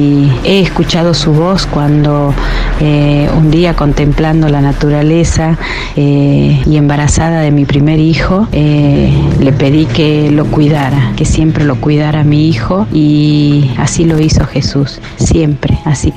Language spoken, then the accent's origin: Spanish; Termas de Río Hondo, Santiago del Estero, Argentina; de Termas de Riondo